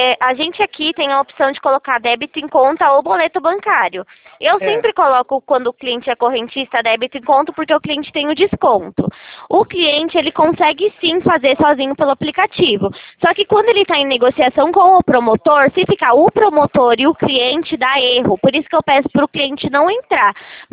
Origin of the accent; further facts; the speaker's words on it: Itatiba, São Paulo, Brazil; eu sou de Itatiba.